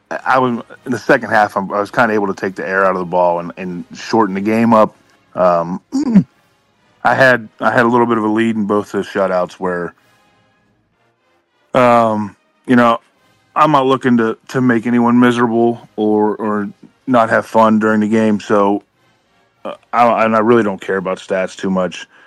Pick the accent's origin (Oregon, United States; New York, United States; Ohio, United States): Ohio, United States; also born or lived in North Carolina / Pennsylvania; I was born in North Carolina, and then we lived there for a little bit, but then I moved in Ohio, and that's where I went through grade school and went into high school